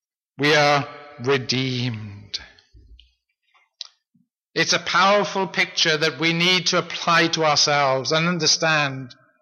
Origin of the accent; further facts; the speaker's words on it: Wales, United Kingdom; now in Canada; So when I was growing up in Wales, my experience was that sheep were everywhere.